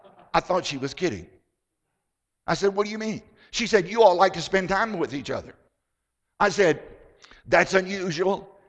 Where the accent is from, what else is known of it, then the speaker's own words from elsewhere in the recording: Virginia, United States; I grew up in Southside, Virginia on a tobacco farm. My father was nearly a half century old when I was born.